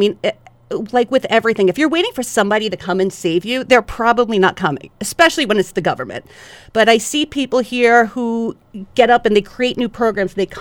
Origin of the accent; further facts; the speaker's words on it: New York City, New York, United States; I grew up in New York in the bad old days, in the 80s and the 90s.